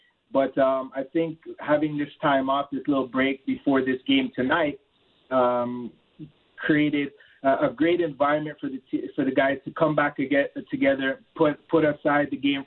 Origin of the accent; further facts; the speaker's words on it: Ontario, Canada; playing all levels of my development here in Ontario and playing for the national team